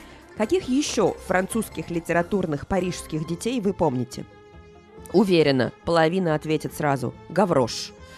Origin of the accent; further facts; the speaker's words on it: Saint Petersburg, Russia; в моем петербургском детстве. В Питере, где я росла, вернее, в Ленинграде